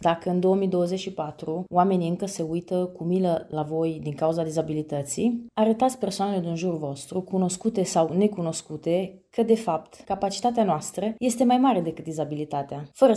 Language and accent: Romanian; Bucharest, Romania; moved away as an adult; now in Italy; Aici sunt în București, deci am stat până la 19 ani în București și la 19 ani am plecat, am venit aici în Italia.